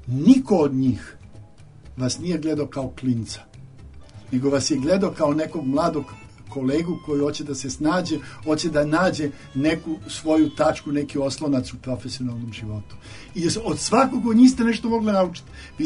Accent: Belgrade, Serbia; ja sam dete sa Topčiderskog brda, tu sam rođen, tu ću biti sahranjen na Topčiderskom groblju

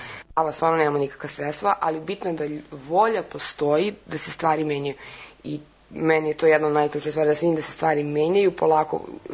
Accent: Belgrade, City of Belgrade, Serbia; born there; rođena sam u Beogradu

